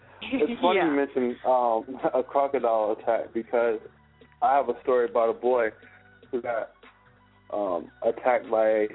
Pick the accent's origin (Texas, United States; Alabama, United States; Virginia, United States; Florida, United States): Florida, United States; I was raised in Florida, so I'm always leery about water.